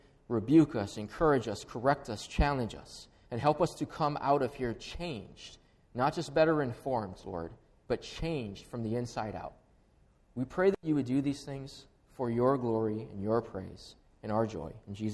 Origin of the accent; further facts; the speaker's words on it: Hawaii, United States; first language Hawaiian Pidgin English; So born and raised in Hawaii. Our native language is Hawaiian Pidgin English, and I typically hold myself back, small kind, more than small kind